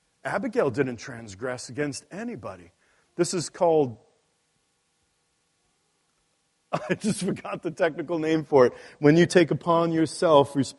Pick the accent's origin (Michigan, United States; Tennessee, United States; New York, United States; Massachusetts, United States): New York, United States; Queens; I'm in the hood now. I grew up in Queens in the hood.